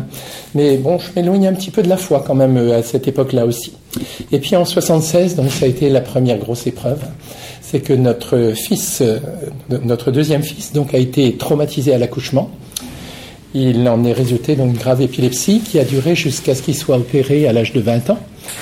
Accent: Brittany, France; born there; je suis né dans le Finistère en 1948, à une époque, vous voyez, où la religion était encore très traditionnelle. Et en fait, bon, j'avais des parents pratiquants

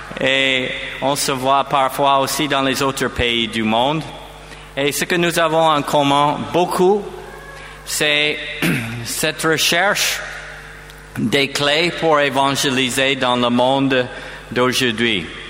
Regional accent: United States; accent: American; French is a second language; j'ai mon accent américain, alors, pour que vous vous habituiez à mon accent

